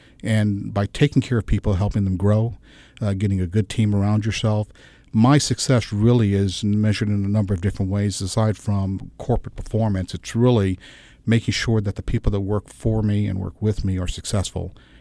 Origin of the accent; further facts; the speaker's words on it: Newport, Rhode Island, United States; I grew up in a Navy environment all of my life. And I often tell the story, Rebecca, of growing up in Newport, Rhode Island.